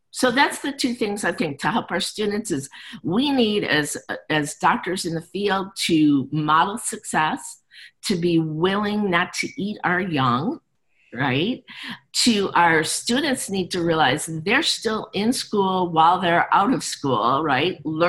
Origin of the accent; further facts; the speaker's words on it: Chicago, Illinois, United States; You know, I grew up in Chicago, so the old movie, The Blues Brothers.